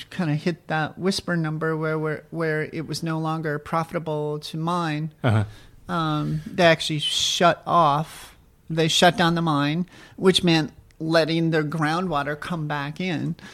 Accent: Montana, United States; But I really saw my home state of Montana really fighting back with a lot of these campaign finance issues.

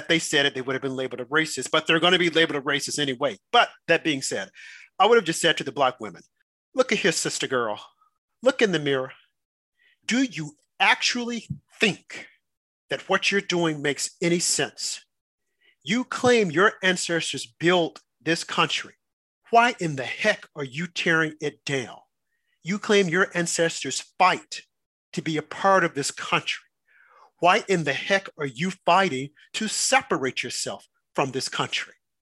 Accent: United States; born there; I was born here in America, in the freest country.

